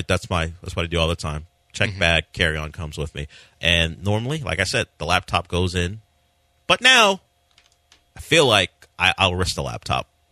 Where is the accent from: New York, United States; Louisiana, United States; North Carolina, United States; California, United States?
California, United States; also born or lived in Florida; I'm going to my birth state. I don't know if I call it my home state. I grew up in California, but I'm going to Florida to see my mom and family.